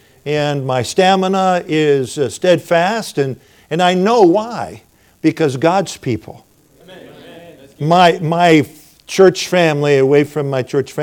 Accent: United States; I don't care. I'm an American.

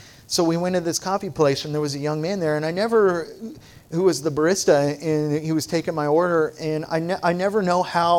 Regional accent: Nebraska, United States; So I said to him, I said, I'm from Nebraska.

